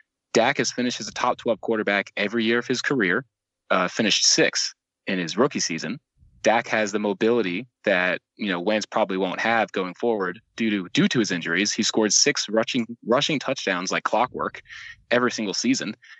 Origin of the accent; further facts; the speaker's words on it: Egg Harbor Township, New Jersey, United States; I'm from Egg Harbor Township, New Jersey.